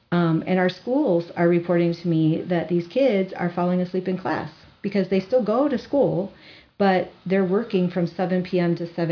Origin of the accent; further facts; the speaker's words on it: Iowa, United States; up pops a slide with my hometown, town of 2,500 people in rural Iowa